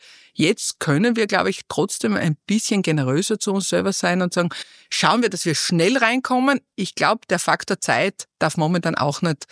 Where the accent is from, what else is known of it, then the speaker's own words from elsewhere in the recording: Austria; der gerade bei uns in Österreich, finde ich, ganz entscheidend ist.